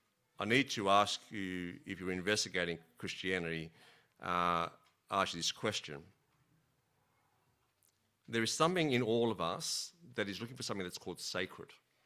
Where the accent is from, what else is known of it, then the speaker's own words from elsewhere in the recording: Australia; But as an Aussie, it's hard for us to grasp this sense